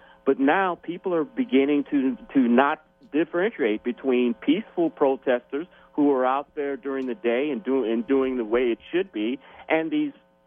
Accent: St. Louis, Missouri, United States; You know, I'm from St. Louis, and I remember the painful situation after Mike Brown was killed.

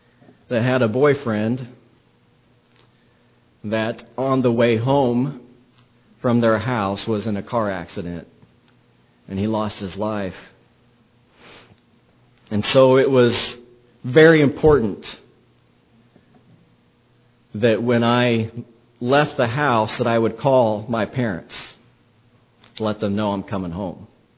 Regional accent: Woodbine, United States; now in Kansas City, United States; You know, growing up in Woodbine, we locked our doors when we went on vacation.

